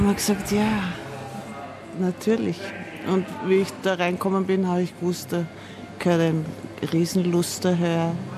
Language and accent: German; Vienna, Austria; zu meiner Heimatstadt, mit der ich ja sehr verbunden bin, weil ich habe nie gedacht, dass ich Wien verlassen würde.